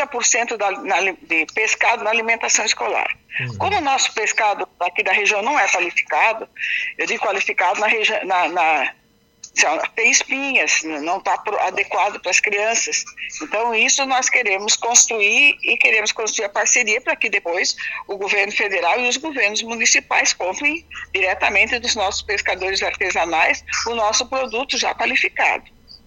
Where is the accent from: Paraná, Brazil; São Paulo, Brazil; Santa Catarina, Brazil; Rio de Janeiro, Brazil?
Santa Catarina, Brazil; Urussanga; born there; moved away; Eu sou aí, nasci aí, mas já faz muito tempo.